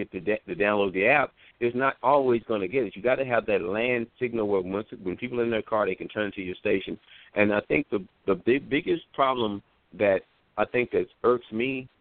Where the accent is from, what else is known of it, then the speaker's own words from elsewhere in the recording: the South, United States; as an African American who had 55 years of growing up in the South and then growing up and then moving here